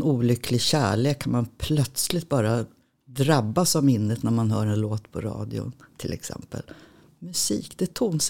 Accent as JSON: {"language": "Swedish", "town": "Nacka", "region": "Stockholm County", "country": "Sweden", "tie": "born or raised there", "said": "vi är född på varsin ungdomsvårdsskola runt om i Sverige. Och när jag var 8 år kom jag till Nacka utanför Stockholm. Och det är det som är, det är min hembygd."}